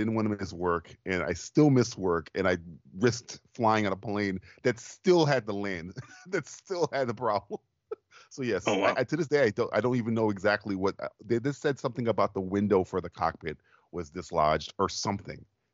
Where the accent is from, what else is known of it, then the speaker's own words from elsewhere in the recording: Florida, United States; I'm from Florida, so it's a great wedding.